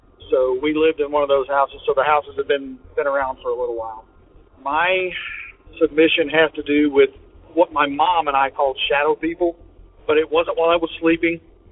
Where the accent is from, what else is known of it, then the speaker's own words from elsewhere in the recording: Tennessee, United States; Hey, Derek … from Tennessee.